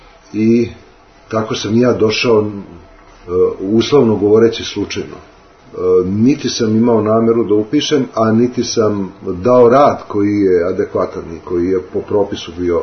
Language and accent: Serbian; Novi Sad, Vojvodina, Serbia; I došao sam iz Novog Sada, otac je kao vojno lice dobio premještaj i otišao je dalje. došao sam u 68. godine sa jednom povećom torbom